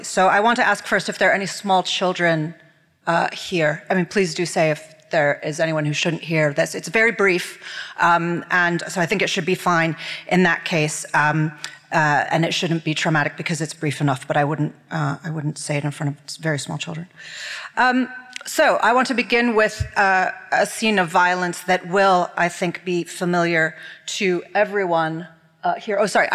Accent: United States; accent: American; now in London, United Kingdom; I'm an American who lives in London, and I'm very accustomed to having my accent mocked all of the time

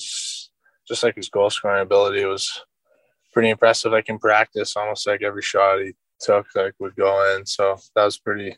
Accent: Toronto, Ontario, Canada; just because I'm from Toronto, like, that's the team I watch the most.

